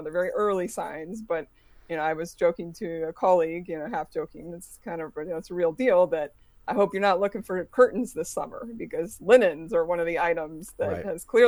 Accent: Pennsylvania, United States; I'm from Pennsylvania as well, the middle part

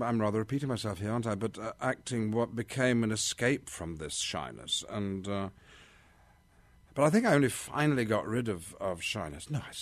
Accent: United Kingdom; but because I'm British.

